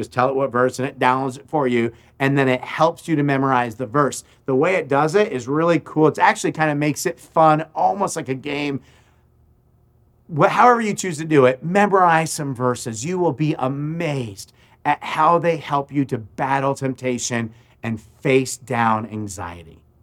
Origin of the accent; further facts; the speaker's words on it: Florida, United States; I grew up some in Florida, and this is kind of common in Florida